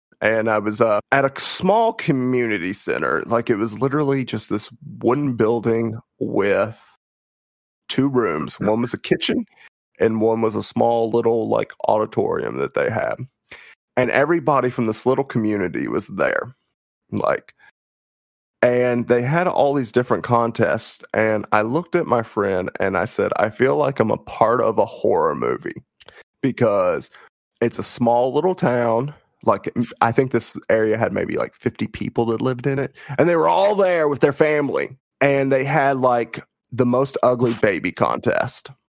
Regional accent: the South, United States; And I say this as a Southerner.

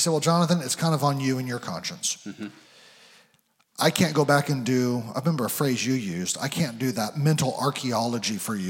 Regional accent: Eugene, Oregon, United States; I was baptized at Grace Community Fellowship in Eugene, Oregon, at age 7 or 8. I grew up in Eugene.

